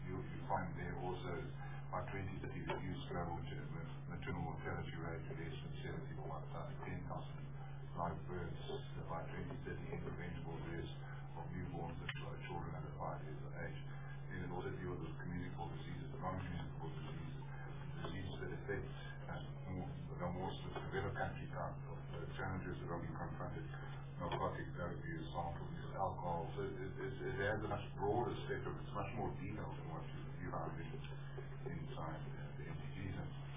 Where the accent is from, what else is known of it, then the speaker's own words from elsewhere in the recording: South Africa; one of the things that we really focused on as a South African delegation was to make sure that there was compatibility between our national development in Agenda 2063 and the 2015 development agenda.